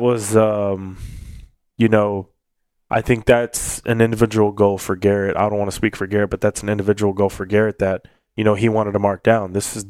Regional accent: Corpus Christi, Texas, United States; Hometown? Yeah, I was back in my hometown.

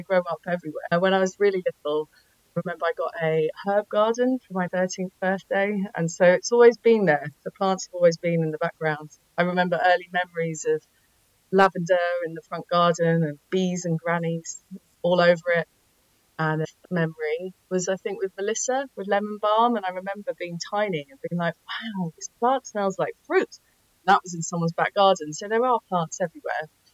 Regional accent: London, United Kingdom; now in Glastonbury, United Kingdom; I'm a Londoner, born and bred, but I've been living in Glastonbury now for 9 years.

